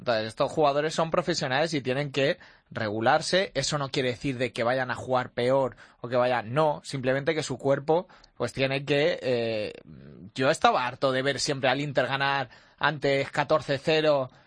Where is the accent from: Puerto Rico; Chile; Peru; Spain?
Spain; Eso me preocupa más porque soy español y quiero que gane el europeo